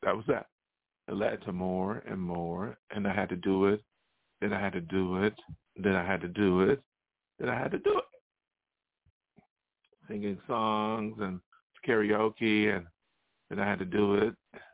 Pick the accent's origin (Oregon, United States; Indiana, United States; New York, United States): New York, United States; Buffalo; And I went back and forth to my hometown in upstate New York, Buffalo, and I was in New York City.